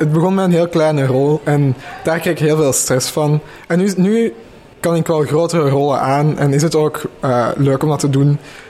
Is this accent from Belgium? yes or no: yes; Onze-Lieve-Vrouw-Waver, Flanders, Belgium; ik ben 16 jaar en ik kom uit Onze Lieve Vrouw Waver.